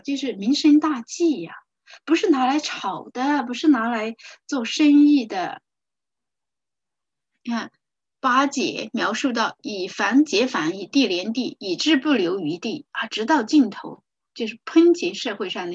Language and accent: Chinese; China; 那我们中国人呢